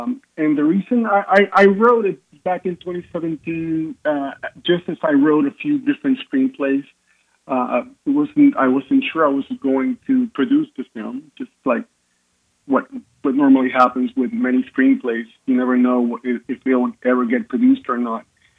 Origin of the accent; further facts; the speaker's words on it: Puerto Rico; now in New York City, United States; I am from Puerto Rico, a filmmaker that lives in New York City at the moment.